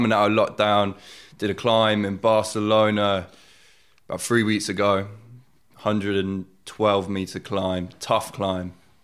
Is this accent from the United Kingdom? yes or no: yes; Oxford, South East England, United Kingdom; So born and bred in Oxford, and as a kid, always curious about fear.